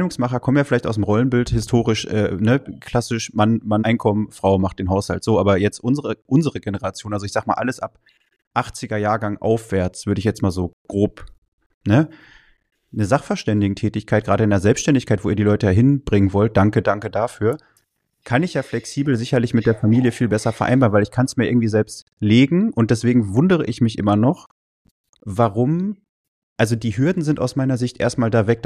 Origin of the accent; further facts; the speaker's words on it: Dortmund, North Rhine-Westphalia, Germany; born there; now in Berlin, Germany; Ich komme gebürtig aus Dortmund, wohne jetzt in Berlin